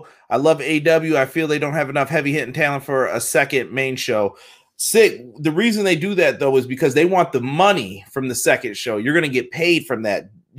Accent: New York, United States; Listen, we're from New York, bro.

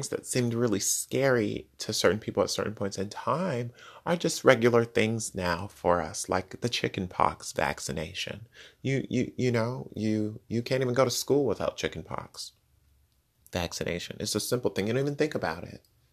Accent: New York, United States; my grandparents who are in their 80s and being a New Yorker with a big, bad, strong immune system

